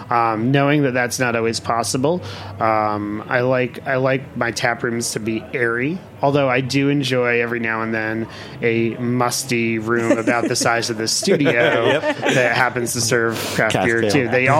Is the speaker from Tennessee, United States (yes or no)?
no; Rhode Island, United States; There's a brewery where I grew up in Rhode Island called Tilted Barn.